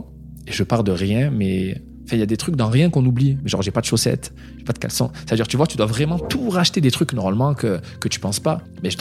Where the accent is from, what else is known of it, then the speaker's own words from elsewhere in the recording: Marignane, Provence-Alpes-Côte d'Azur, France; Je viens d'une petite ville du sud de la France, de Marignane.